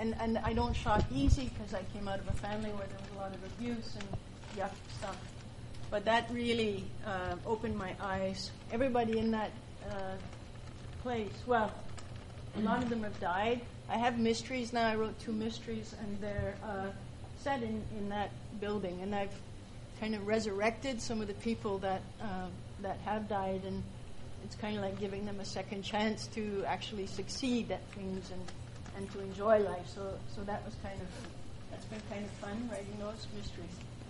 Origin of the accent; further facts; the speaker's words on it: Montreal, Quebec, Canada; now in Toronto, Canada; I'm actually from Montreal